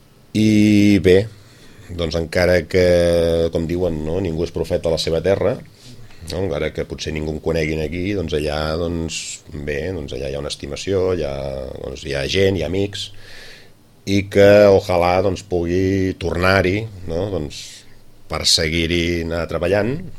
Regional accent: Terrassa, Catalonia, Spain; perquè sóc de Terrassa

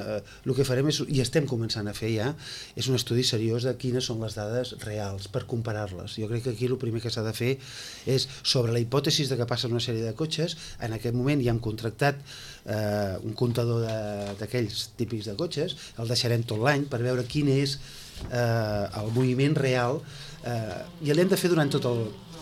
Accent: Sitges, Catalonia, Spain; les persones que som de Sitges

